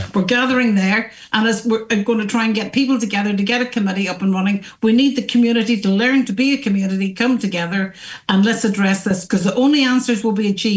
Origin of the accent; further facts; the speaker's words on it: Letterkenny, Ulster, Ireland; I have a bigger picture here because I am from Letterkenny.